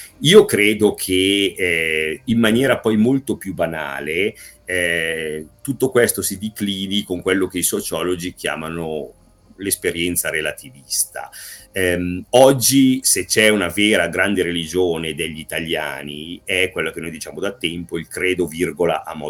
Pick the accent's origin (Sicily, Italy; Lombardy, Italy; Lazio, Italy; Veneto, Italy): Lombardy, Italy; come si dice dalle mie parti, io sono lombardo